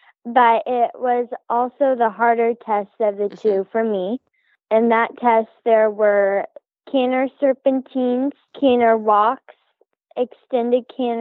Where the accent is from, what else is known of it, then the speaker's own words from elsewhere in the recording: Palmyra, Nebraska, United States; I am from Palmyra, Nebraska.